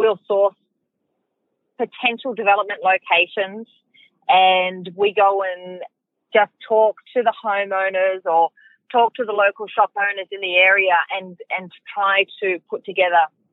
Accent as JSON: {"language": "English", "town": "Sydney", "region": "New South Wales", "country": "Australia", "tie": "born or raised there", "said": "So I grew up out in Western Sydney"}